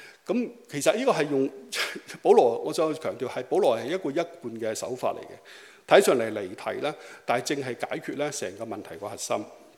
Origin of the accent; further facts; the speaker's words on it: Hong Kong; 但係我哋香港人好多都好有愛心